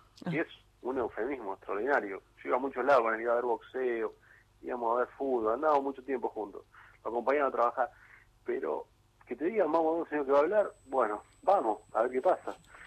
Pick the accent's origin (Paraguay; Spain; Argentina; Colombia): Argentina; Junín, Buenos Aires Province; yo soy de Junín, vivo en Junín, provincia de Buenos Aires